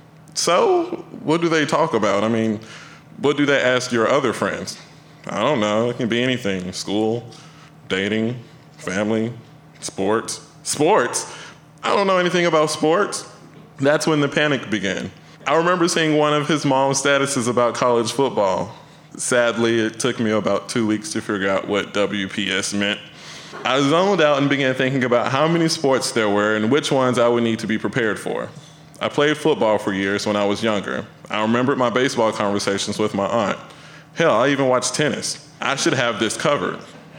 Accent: Arkansas, United States; Was she asking me because I'm black or because I'm from Arkansas?

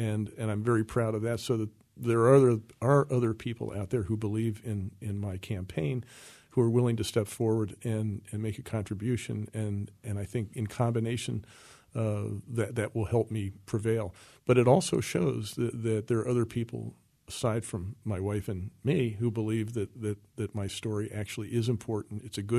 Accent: York County, United States; Well, you know, I'm from York County, and in York County, the first day of deer season is a religious holiday. Actually, all the schools are closed, so I grew up in that environment

